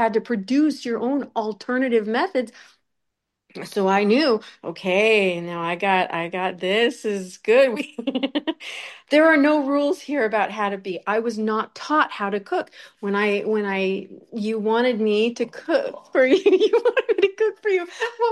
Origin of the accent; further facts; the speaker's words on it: Washington, United States; I come from Washington State, USA.